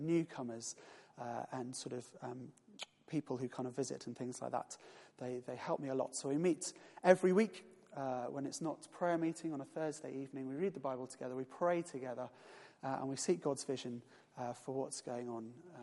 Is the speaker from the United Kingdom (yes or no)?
yes; United Kingdom; we as British people are very good at saying, oh yes, tell me what you need and I'll help.